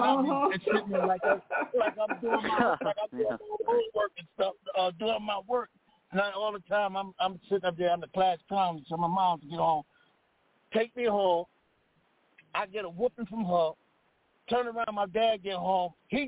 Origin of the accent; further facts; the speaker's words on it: New York, United States; now in Baltimore, United States; so I'm actually from New York. My move, I moved down here, I moved here to Baltimore in 1998.